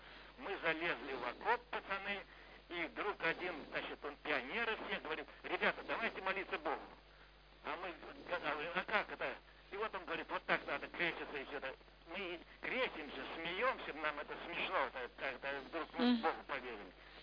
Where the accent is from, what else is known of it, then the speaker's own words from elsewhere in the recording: Pskov Oblast, Russia; И мы решили возвращаться в свои родные пенаты, а я из Псковской области, там, где наш был дом когда-то, который мы сюда перевели, мы решили ехать в Псковскую область.